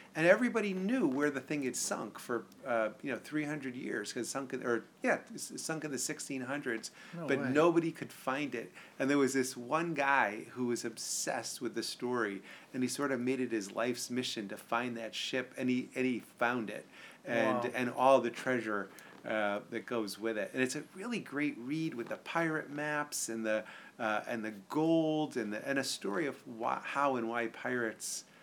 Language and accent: English; Connecticut, United States; not far from where I grew up in Connecticut.